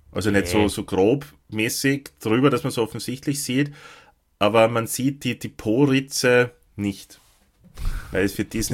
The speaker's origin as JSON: {"language": "German", "region": "Lower Austria", "country": "Austria", "tie": "born or raised there", "said": "in dem Ort, wo ich aufgewachsen bin, natürlich keine gegeben, sondern im nächstgrößeren, in Krems"}